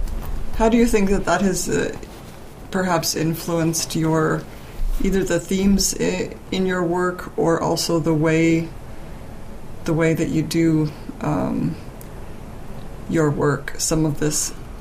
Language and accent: English; United States; And I'm really curious as an American to know where you live has influenced at all some of your observations